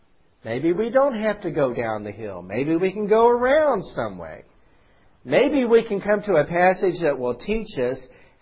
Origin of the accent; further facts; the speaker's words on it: the Ozarks, United States; I grew up in the Ozarks, and there was a big hill about a half a mile from my house.